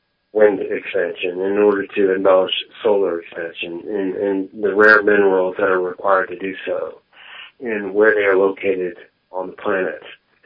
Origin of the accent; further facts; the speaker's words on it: United States; I mean, speaking as an American, if Americans were paying the real price of gasoline